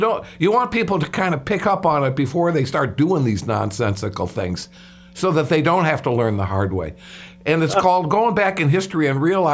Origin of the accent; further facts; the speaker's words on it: United States; you know what, doggone it, I'm an American and I'm worried about our country.